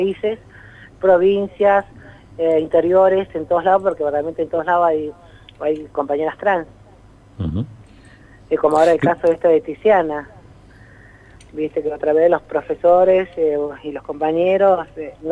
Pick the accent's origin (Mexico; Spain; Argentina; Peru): Argentina; Neuquén; Yo soy nacida y criada en Nonquén, soy una nonquina, tengo 36 años